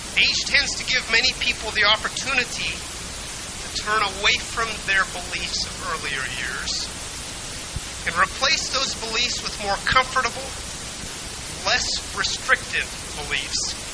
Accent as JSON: {"language": "English", "region": "Pennsylvania", "country": "United States", "tie": "born or raised there", "moved": "yes", "lives_now": "Illinois, United States", "said": "My home church, College Church in Wheaton, we moved to Illinois from Pennsylvania in 1963, and my mother still attends that church today."}